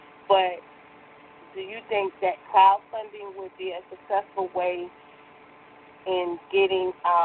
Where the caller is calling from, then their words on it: Marietta, Georgia, United States; I'm calling from Marietta here in Georgia.